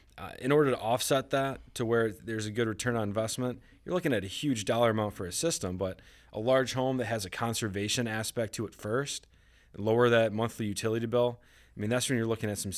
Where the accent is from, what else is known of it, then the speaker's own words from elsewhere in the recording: Buffalo, New York, United States; moved away as an adult; I'm from Buffalo, New York originally. Been down here about 5 years